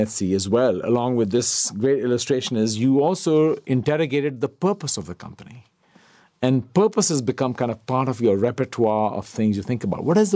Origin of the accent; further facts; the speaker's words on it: India; As an Indian, I like that metaphor.